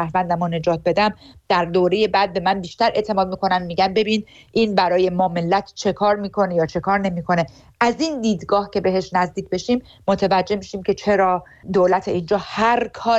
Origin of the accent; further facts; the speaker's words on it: Iran; من به عنوان یک سیاستمدار و به عنوان یک ایرانی تبار که جمهوری اسلامی رو از داخل و خارج میشناسه